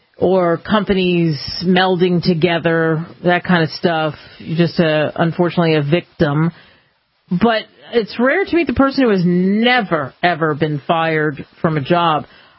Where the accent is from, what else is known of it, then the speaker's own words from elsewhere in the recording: New Jersey, United States; I'm from New Jersey. He's from New Jersey.